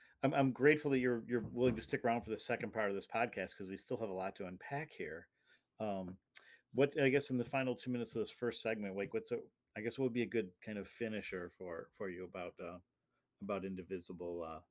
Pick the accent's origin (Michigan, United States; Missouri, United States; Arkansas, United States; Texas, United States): Michigan, United States; Shelby; growing up in Shelby, Michigan, you know, in the western part of the state, population 5,000, NPR public radio was your source for news